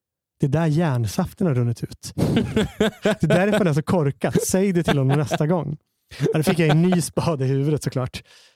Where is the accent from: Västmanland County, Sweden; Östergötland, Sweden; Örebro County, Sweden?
Västmanland County, Sweden; Hallstahammar; när vi var liten i Hallstahammar